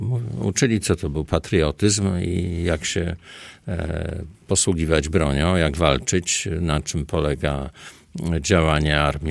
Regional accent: Warsaw, Masovian Voivodeship, Poland; born there; No, ja się urodziłem w Warszawie akurat.

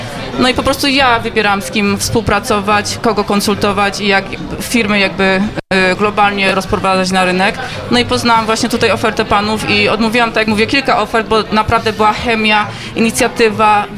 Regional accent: Kraków, Lesser Poland, Poland; born there; moved away; also born or lived in United States; Ja się urodziłam w Krakowie, także wyjechałam do Stanów, żyłam tam przez 30 lat, skończyłam tam wykształcenie

